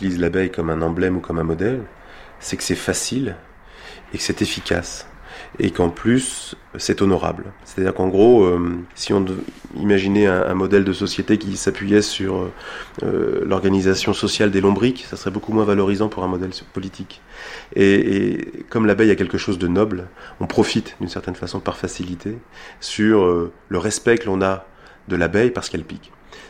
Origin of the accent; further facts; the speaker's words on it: Île-de-France, France; born there; Je suis né en Seine-Saint-Denis